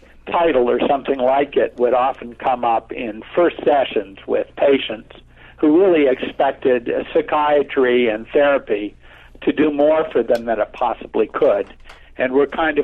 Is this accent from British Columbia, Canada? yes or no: no; Toronto, Ontario, Canada; I'm from Toronto.